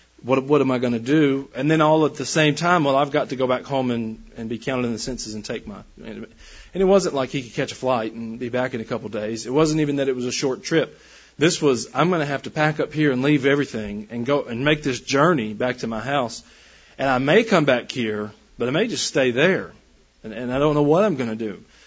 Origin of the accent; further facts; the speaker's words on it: Athens, Georgia, United States; born there; I guess I would have to go back to Athens, Georgia. I was born in Athens, Georgia.